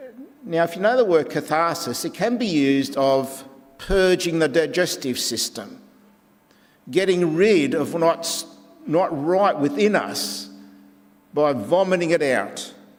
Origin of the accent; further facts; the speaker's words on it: Australia; they knew that because I was from Australia